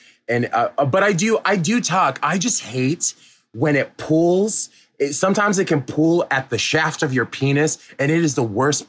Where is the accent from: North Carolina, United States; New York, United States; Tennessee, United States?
New York, United States; New York City; where you from? I was like, I'm from New York, bitch.